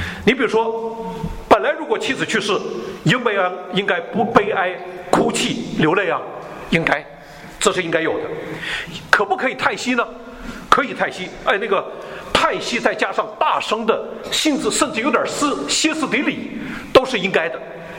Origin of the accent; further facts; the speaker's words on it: Northeast China, China; 我是东北人的